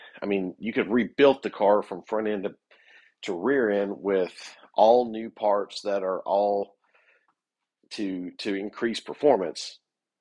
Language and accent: English; the South, United States; But hey, I'm a redneck from the South, and we love V8s